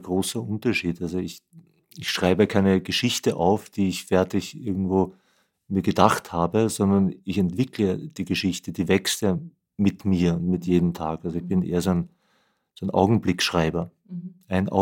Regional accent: Vienna, Austria; Naja, ich bin Wiener. Bin in Wien geboren und aufgewachsen

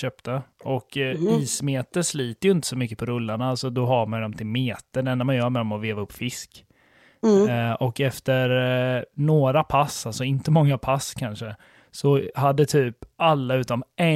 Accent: Småland, Sweden; Ja, jag är från Småland så det är okej.

